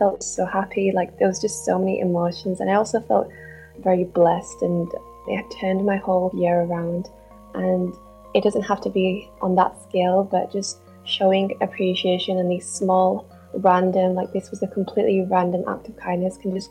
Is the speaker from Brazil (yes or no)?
no; Bradford, Yorkshire and the Humber, United Kingdom; I'm from Bradford.